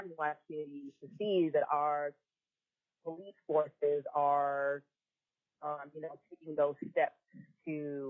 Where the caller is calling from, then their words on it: Anchorage, Alaska, United States; like I stated before, I'm calling in from Anchorage, Alaska.